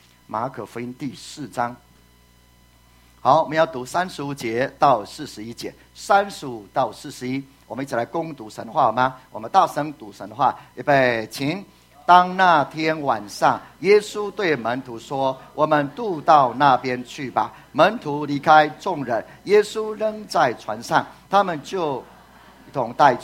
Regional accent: Taiwan; 本来好像看不太起我们台湾人会宣教的

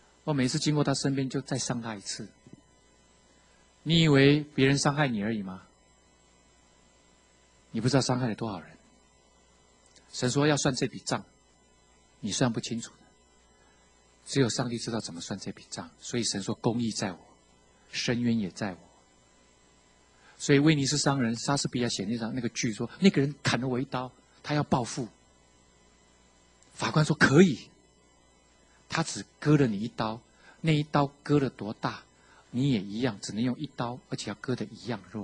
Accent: Keelung, Taiwan; 因为我是基隆人

